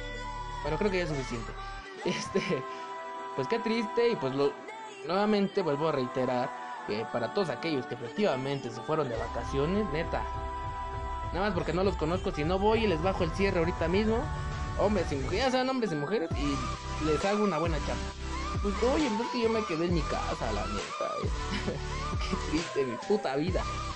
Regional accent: Mexico; Porque como buen mexicano yo creo que serían capaces, y me uno, a irme a divertir primero

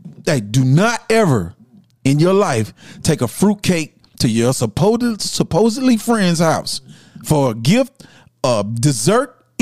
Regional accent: Houston, Texas, United States; Back when I was growing up in Houston, everybody had sweet potato pie.

